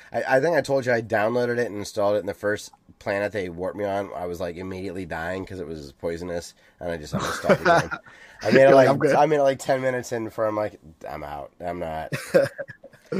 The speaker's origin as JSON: {"language": "English", "country": "United States", "said": "I'm American. I know everything."}